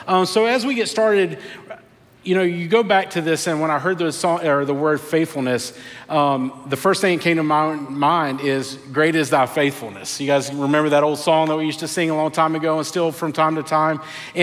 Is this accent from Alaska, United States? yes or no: no; North Carolina, United States; I'm born and raised in North Carolina. I'm a Tar Heel fan.